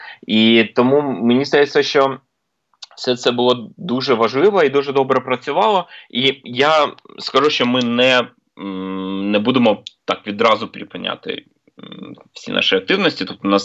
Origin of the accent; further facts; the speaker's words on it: Donetsk, Donetsk Oblast, Ukraine; ну, ми самі з Донецька, ми знаємо, що дуже жахливе, як виглядає війна